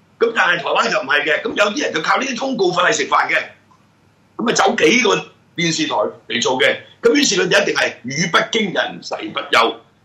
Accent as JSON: {"language": "Cantonese", "region": "Guangdong", "country": "China", "said": "我哋廣東人打麻將叫雞虎降上降"}